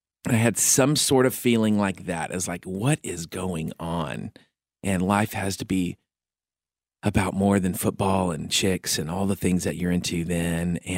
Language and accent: English; West Coast, United States; And we grew up on the West Coast. We moved a lot.